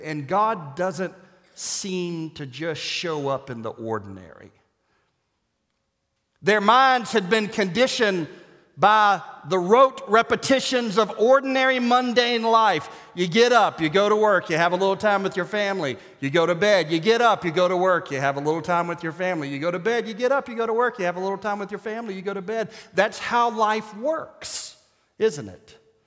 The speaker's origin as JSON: {"language": "English", "region": "Arkansas", "country": "United States", "tie": "born or raised there", "said": "In my hometown, it was outside my hometown, it was Pinewood, where the annual possum trot and the clogging festival happened."}